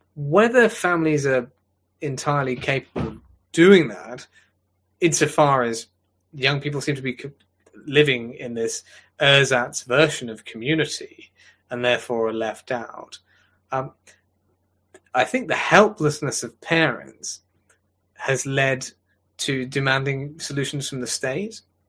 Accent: England, United Kingdom; I'm an Englishman first and a Christian second

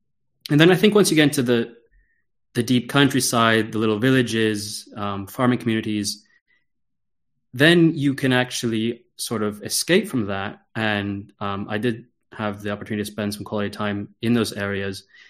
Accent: United States; moved away; Oh, it's not that I wish I hadn't moved to Europe. I always knew that I would do it. When I was growing up in America, I felt something.

